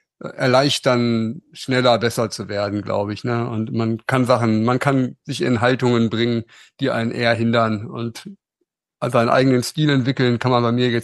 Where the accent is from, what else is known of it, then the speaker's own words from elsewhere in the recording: Germany; in meinem Heimatort im Harz